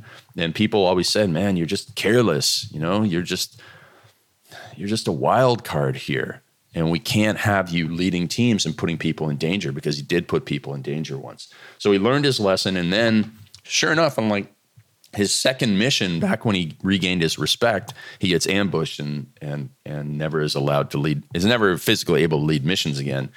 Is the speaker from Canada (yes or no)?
yes; Canada; And, you know, as a Canadian, I'm not, obviously not American patriotic about the armed forces